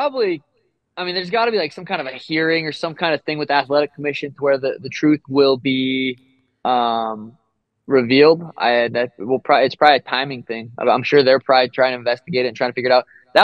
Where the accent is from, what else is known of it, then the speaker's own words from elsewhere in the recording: Helena, Montana, United States; moved away; I'm going back to Helena, Montana here soon, my hometown.